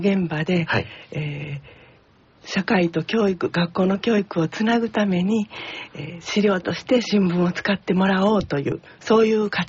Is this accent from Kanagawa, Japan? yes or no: no; Osaka, Japan; born there; now in Nishinomiya, Japan; 生まれましたのは大阪市西区です。